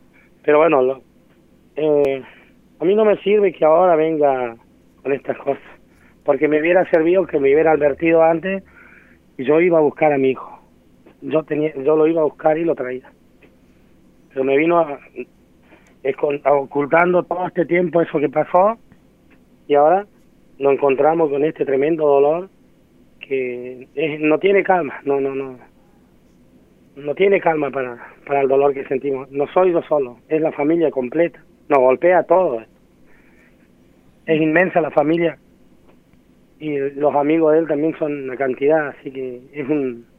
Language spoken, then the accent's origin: Spanish; Esquel, Chubut, Argentina; Nosotros somos de Esquel